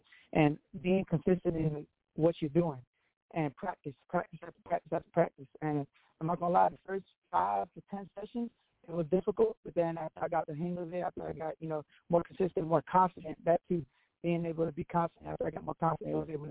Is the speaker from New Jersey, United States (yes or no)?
no; Kissimmee, Florida, United States; also born or lived in Brooklyn, New York; I'm from Orlando, Florida, Kissimmee, Florida. Born in Brooklyn, New York, Bushwick, and I was raised in Kissimmee, Florida.